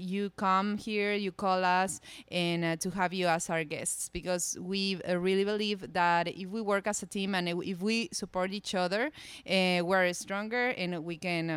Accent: Ecuador; now in Hawaii, United States; I'm from Ecuador, but I moved here to Hawaii last year

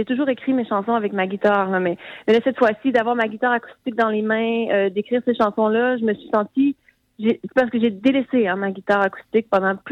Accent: Quebec, Canada; now in Montreal, Canada; Moi, je viens de la Beauce. Mm-hmm. Et là, j'habite à Montréal

